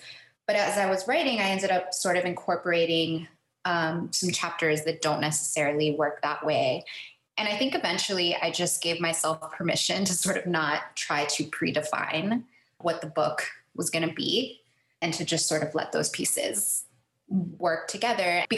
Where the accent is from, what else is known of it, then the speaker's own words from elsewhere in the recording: Miami, Florida, United States; I was thinking about growing up in Miami